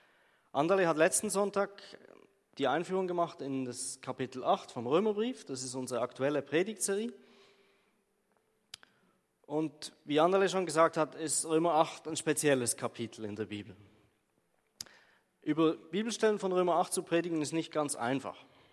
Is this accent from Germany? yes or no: no; Switzerland; wie die meisten von euch wissen, bin ich Schweizer und der Rest hört es dann wahrscheinlich.